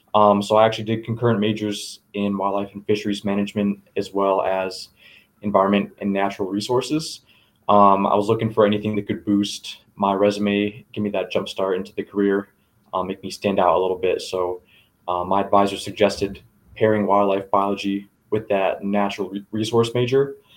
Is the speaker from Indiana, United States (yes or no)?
yes; Indiana, United States; now in Wyoming, United States; I'm from Indiana originally.